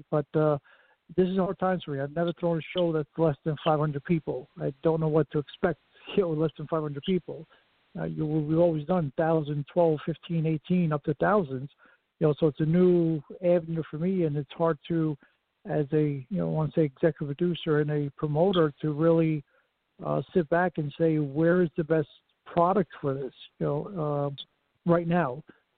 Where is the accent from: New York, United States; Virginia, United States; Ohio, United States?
New York, United States; I mean, yeah, I'm from New York. We've done a lot of stuff all over New York City, Westchester, Rockland, all the five boroughs.